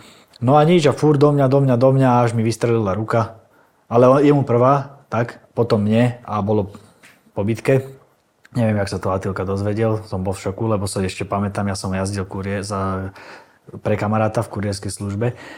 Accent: Senec, Bratislava Region, Slovakia; keďže sme vyrastali v Senci na jazerách

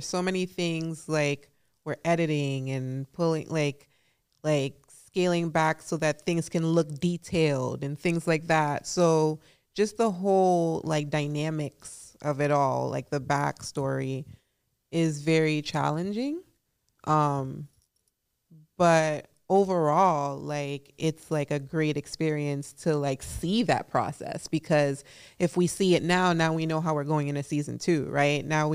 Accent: St. Lucia; born there; I was born in the Caribbean, St. Lucia, West Indies.

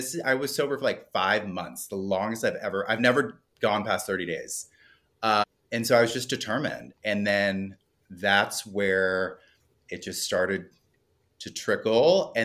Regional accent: Miami, Florida, United States; I'm from Miami. I love it.

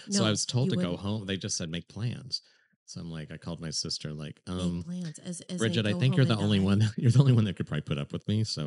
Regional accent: Portland, Oregon, United States; I was born in District 2. I went to Alameda for kindergarten. And then I ended up in North Portland and went to Roosevelt for high school.

